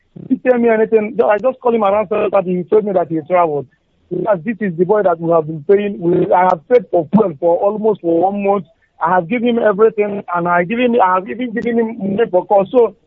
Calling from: Aba, Abia, Nigeria; I'm calling from Aba.

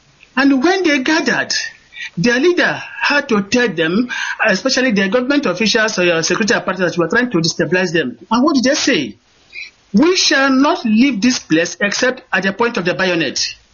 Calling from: Munich, Bavaria, Germany; I'm calling from Munich.

